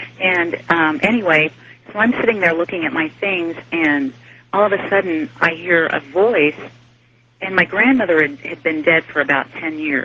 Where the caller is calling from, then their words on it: Topeka, Kansas, United States; I'm calling from Topeka, Kansas, and I'm listening to you on